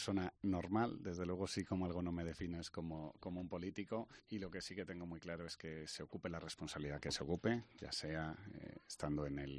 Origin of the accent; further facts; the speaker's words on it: Palencia, Castile and León, Spain; moved away as an adult; Yo soy de Palencia, me ha tocado estar 15 años fuera trabajando